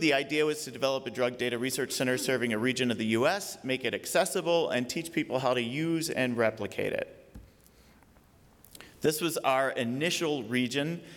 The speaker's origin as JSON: {"language": "English", "town": "Tuscaloosa", "region": "Alabama", "country": "United States", "said": "I'm from Tuscaloosa."}